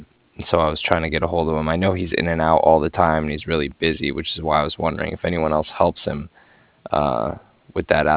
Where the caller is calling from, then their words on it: Cardiff, Wales, United Kingdom; I was calling from Cardiff. That's C-A-R-D as in dog, I-F-F, like Frank.